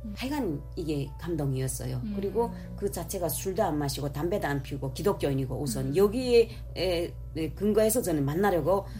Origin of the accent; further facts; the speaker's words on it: North Korea; 내가 북한 여잔데 그 고향은 밝히지 않단 말이에요.